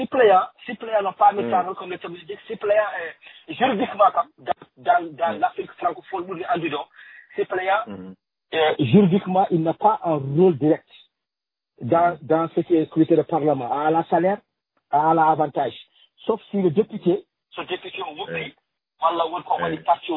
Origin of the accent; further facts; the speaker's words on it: Mauritania; maintenant on est mauritanien